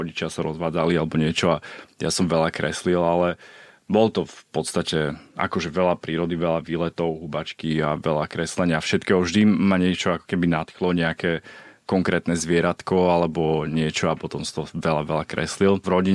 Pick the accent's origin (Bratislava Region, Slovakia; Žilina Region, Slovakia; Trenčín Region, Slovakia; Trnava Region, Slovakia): Bratislava Region, Slovakia; Bratislava; A vlastne vyrastal som v Bratislave, ale mal som babku vlastne v Polnom Kesove.